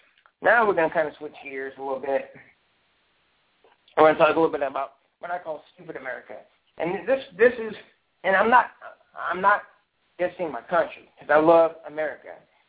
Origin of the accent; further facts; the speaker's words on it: Indiana, United States; I'm that Hoosiers type person. I'm from Indiana, you know.